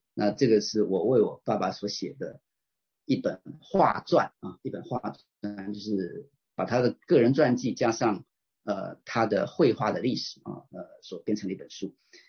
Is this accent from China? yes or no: no; Taiwan; born there; 带着他这一系的家人，一家八口啊，就从中国河北辗转就逃到了台湾。那我算是台湾的二省第二代啊，我在台湾出生啊。